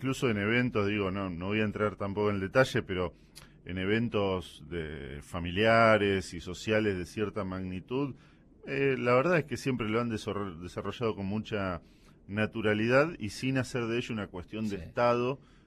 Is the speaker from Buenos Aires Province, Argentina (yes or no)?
no; Santa Fe, Argentina; Sí, soy paisano del Centro Norte, aburrido, mire, así, de corta.